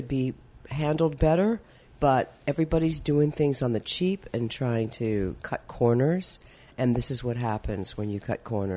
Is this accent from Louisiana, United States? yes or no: no; Orange, Texas, United States; You know, I grew up in Orange, Texas, which is near Beaumont, and Beaumont is getting hit really, really hard.